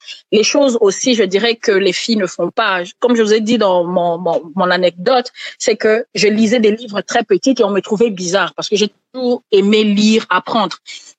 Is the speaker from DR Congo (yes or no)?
yes; Kisangani, Tshopo, DR Congo; parce que j'ai grandi à Kisangani